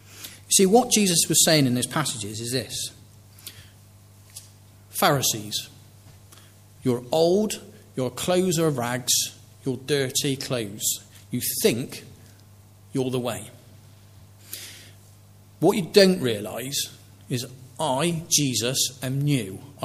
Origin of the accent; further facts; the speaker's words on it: Bristol, South West England, United Kingdom; I come from Bristol, I can't help it. It's just the way it is.